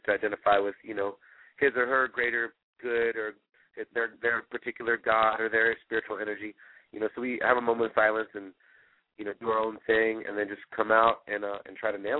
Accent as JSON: {"language": "English", "region": "California", "country": "United States", "said": "I'm from California, so is most of the band."}